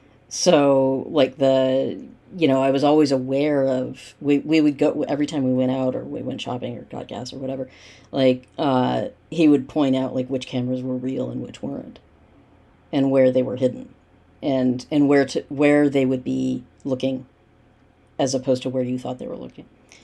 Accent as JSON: {"language": "English", "town": "Los Angeles", "region": "California", "country": "United States", "tie": "born there", "said": "I was born in LA. I was born in Los Angeles, and I love"}